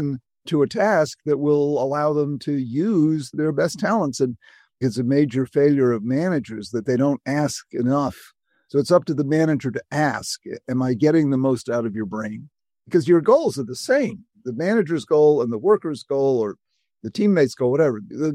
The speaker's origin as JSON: {"language": "English", "town": "Chatham", "region": "Massachusetts", "country": "United States", "tie": "born or raised there", "said": "I grew up in Cape Cod, in a little town called Chatham."}